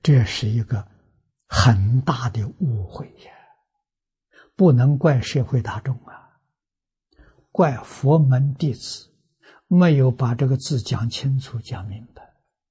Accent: Fujian, China; 我小时候住福建，福建服软的风气很深。啊，那个时候我念小学

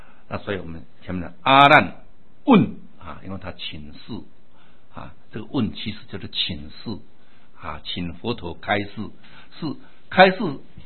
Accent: China; 你看我们中国人讲学佛

